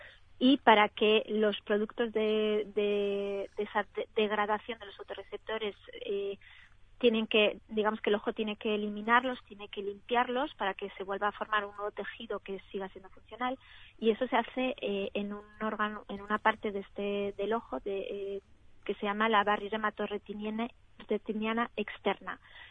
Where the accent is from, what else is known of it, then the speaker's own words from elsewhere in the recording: Spain; moved away as an adult; now in France; yo soy española, estudié farmacia en España, como muy bien han dicho, hice allí mi tesis de doctorado y en 2014 me vine a investigar a Francia y desde entonces estoy aquí, en Francia.